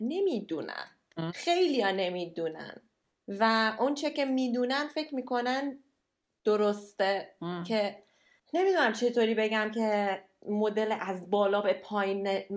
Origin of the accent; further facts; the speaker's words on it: Iran; moved away; ما وقتی از ایران اومدیم بیرون